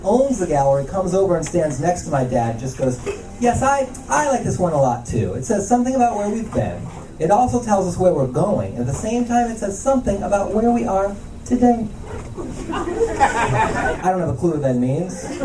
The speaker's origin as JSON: {"language": "English", "region": "Midwest", "country": "United States", "lives_now": "San Francisco, United States", "said": "I'm originally from the Midwest, that's why I look like this."}